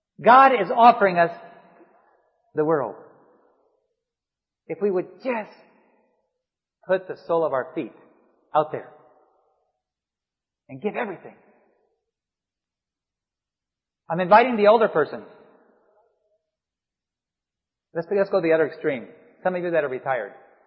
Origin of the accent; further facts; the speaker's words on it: Bolivia; I grew up in Bolivia